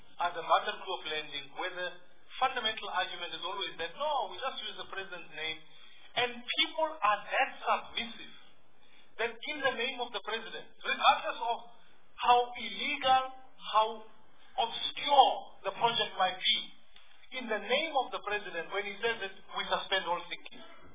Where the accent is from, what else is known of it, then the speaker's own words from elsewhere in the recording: South Africa; how am I, as a South African, being willing to say more work must be done